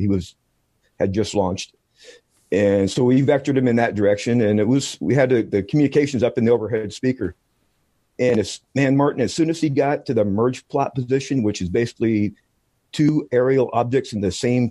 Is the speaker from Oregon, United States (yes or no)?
yes; Oregon, United States; I was raised here. Back in my hometown.